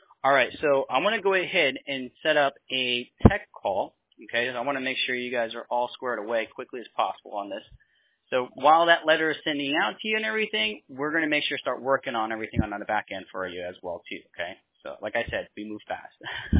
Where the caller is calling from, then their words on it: Tampa, Florida, United States; So I live in Tampa, Florida.